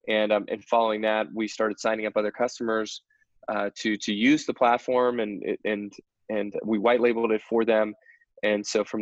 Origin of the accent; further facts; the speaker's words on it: Tampa, Florida, United States; also born or lived in Europe / Salt Lake City; now in Palo Alto, United States; I grew up in Tampa, Florida, and we moved around Europe. I lived over there for about 6 years, and then I did high school just north of Salt Lake City